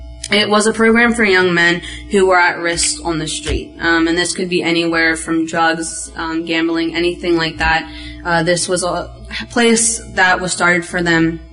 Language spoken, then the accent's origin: English; La Paz, Bolivia; the last city that we were in, my hometown, was La Paz.